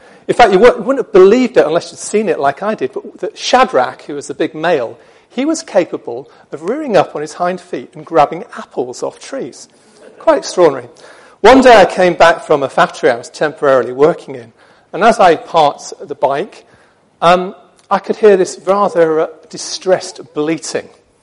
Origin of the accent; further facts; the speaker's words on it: Yorkshire and the Humber, United Kingdom; sorry about the short A's there, as I'm from Yorkshire originally